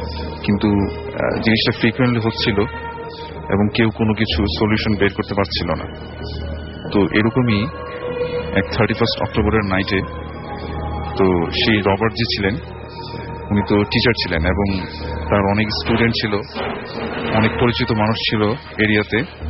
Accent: Dhaka, Dhaka Division, Bangladesh; পুরান ঢাকা থেকে এসেছি।

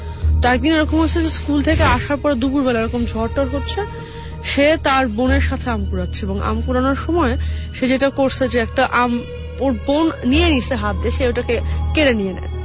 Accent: Rooppur, Rajshahi Division, Bangladesh; আর আমি এবার আমার গ্রামের ঘটনা দিয়ে শুরু করছি। আমার গ্রাম হচ্ছে রূপপুরে, এটা হচ্ছে পাবনা জেলার ঈশ্বরদি থানার মধ্যে পড়ছে, এটা পদ্মা নদীর একদম পাশে

